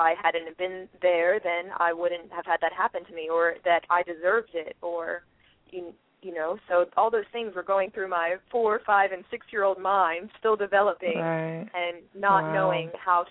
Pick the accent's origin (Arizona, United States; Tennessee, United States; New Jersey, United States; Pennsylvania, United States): New Jersey, United States; Cape May Court House; Well, I grew up around the shore, around the beach.